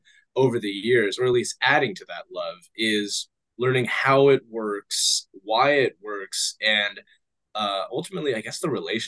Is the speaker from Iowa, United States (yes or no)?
no; Monterey, California, United States; I was raised around Monterey, so I've always been drawn to the ocean